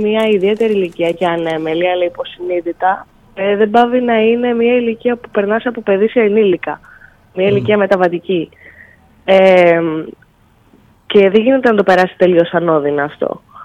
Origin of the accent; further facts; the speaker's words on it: Brussels, Belgium; now in Athens, Greece; Έχω μεγαλώσει στις Βρυξέλλες, ήμουνα εκεί 11 χρόνια και τα τελευταία δύο έχω μετακομίσει στην Ελλάδα και μένω στην Αθήνα και σπουδάζω στο Εθνικό Δίο Αθηνών.